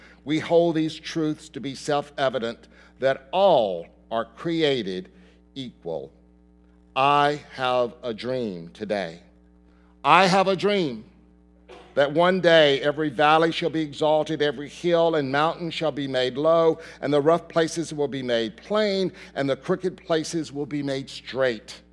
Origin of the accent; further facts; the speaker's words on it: the South, United States; Many of you might have lived through the civil rights in the 50s and the 60s. I did, growing up in the South.